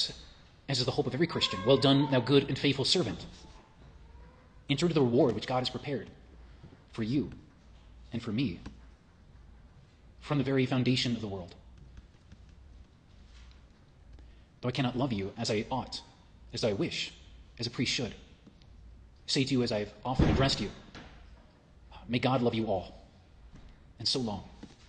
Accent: Albuquerque, New Mexico, United States; when I grew up in Albuquerque going to the Protestant school

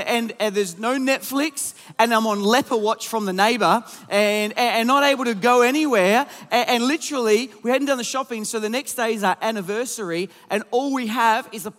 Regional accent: South Australia, Australia; I'm from South Australia, mate. We're just here for a holiday.

